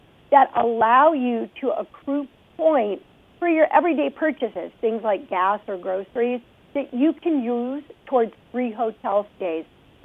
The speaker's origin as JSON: {"language": "English", "town": "Toledo", "region": "Ohio", "country": "United States", "said": "You know, I'm from Toledo, Ohio originally, so I'm from your area."}